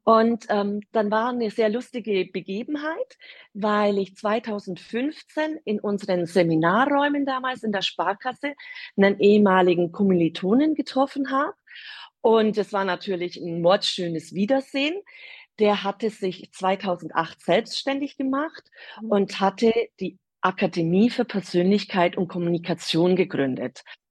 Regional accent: Bavaria, Germany; accent: Bavarian; Ich bin aus Bayern, wie man an meinem Dialekt unschwer erkennen kann. Aber ich bemühe mich natürlich redlich. Ich bin 54 Jahre alt.

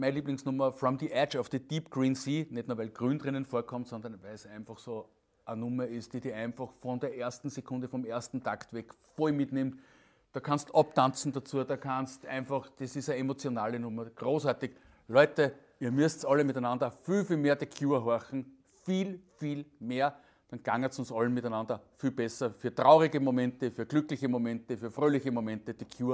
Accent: Upper Austria, Austria; Gerade bei uns in Oberösterreich zum Beispiel.

